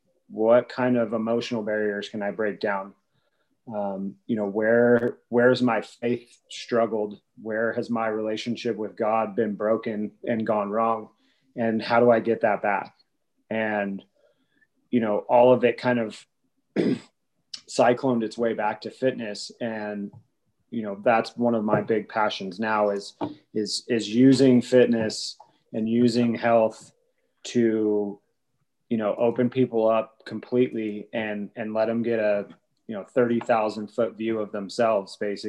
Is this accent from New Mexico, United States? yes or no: no; Bend, Oregon, United States; I grew up in the Northwest. I've lived in Bend, so pretty much Central Oregon, almost my whole life.